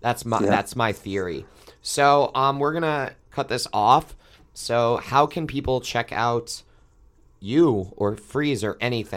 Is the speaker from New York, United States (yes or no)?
yes; Long Island, New York, United States; So for my culture where I grew up on Long Island, I remember that in middle school